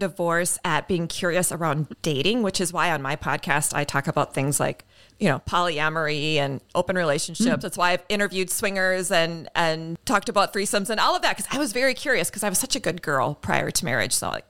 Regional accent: Midwest, United States; And I'm a Midwesterner. We like the rules.

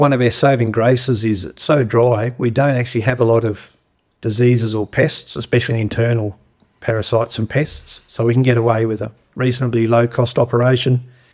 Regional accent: Alice Springs, Northern Territory, Australia; But no, I grew up in Alice.

